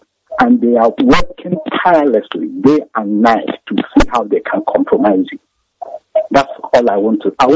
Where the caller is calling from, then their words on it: Birmingham, West Midlands, United Kingdom; I'm calling from Birmingham.